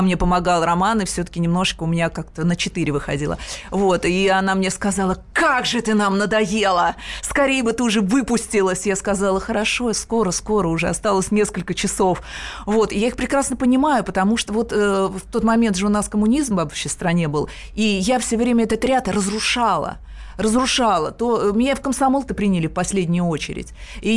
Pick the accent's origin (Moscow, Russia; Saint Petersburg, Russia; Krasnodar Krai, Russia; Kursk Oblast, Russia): Moscow, Russia; Да, я коренная москвичка